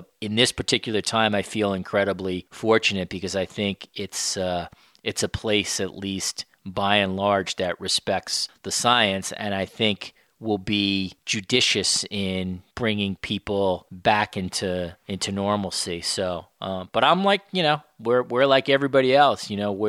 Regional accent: United States; now in Canada; I'm very happy to be in Canada, to be honest. That's, you know, I am an American and I will always wish the best for my country. I don't intend to give up my American passport

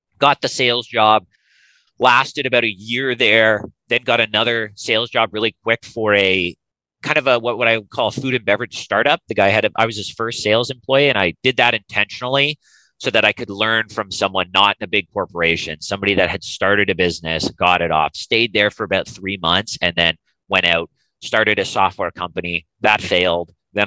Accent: Toronto, Ontario, Canada; I grew up in Toronto and I've moved around. I've spent time in Florida. I just got back from Florida. But yeah, base camp was Toronto for most of my life.

